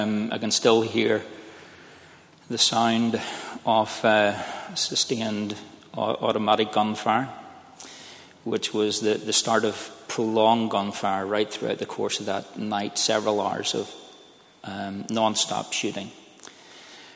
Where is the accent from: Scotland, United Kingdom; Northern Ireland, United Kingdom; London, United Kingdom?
Northern Ireland, United Kingdom; Belfast; I come from Belfast in Northern Ireland. Grew up in East Belfast, in the shadow of Harland and Wolff Shipbuilders, a working class house